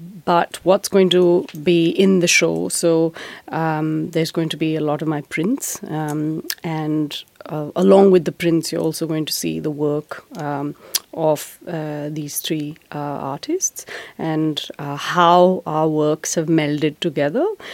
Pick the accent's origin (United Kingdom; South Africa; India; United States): India; Kutch, Gujarat; born there; I was born in Kutch. My wow. mother's family is from Kutch.